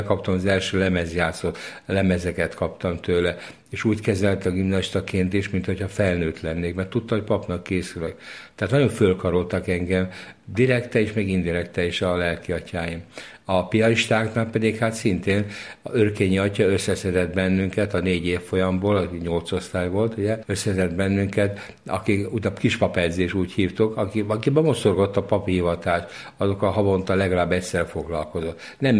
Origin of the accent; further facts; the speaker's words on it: Budapest, Hungary; helybeni gimnáziumban kezdtem, Rákos Keresztúron, mert ott születtem